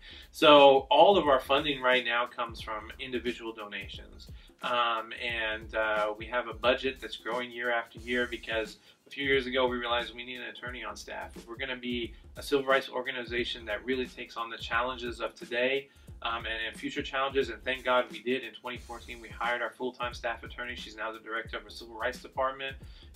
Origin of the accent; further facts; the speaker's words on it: Oklahoma, United States; You get on the metro, and I'm from Oklahoma.